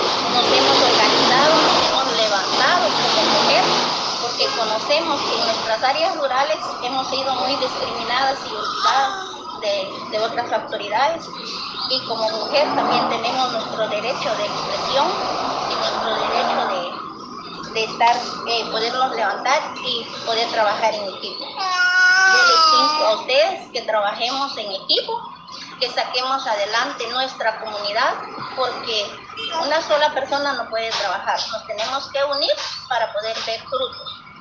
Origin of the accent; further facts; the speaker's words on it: Aldea Nimina, Guatemala; Vengo de Aldea Nimina.